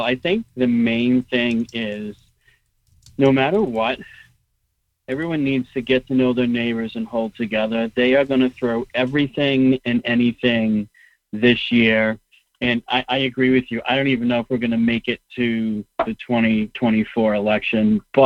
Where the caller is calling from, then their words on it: New Hampshire, United States; Hey, Will. … from New Hampshire. How are you?